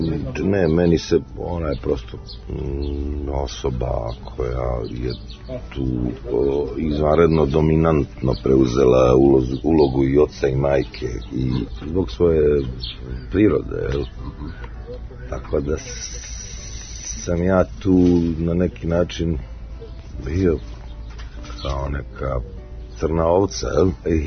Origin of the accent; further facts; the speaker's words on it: Herceg Novi, Herceg Novi Municipality, Montenegro; ja sam došao iz Herceg Novog, ne gore u Beogradu